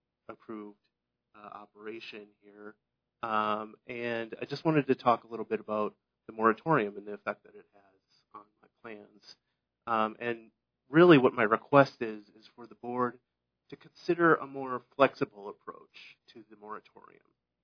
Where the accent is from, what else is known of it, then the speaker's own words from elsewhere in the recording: Half Moon Bay, California, United States; I come from Half Moon Bay, California.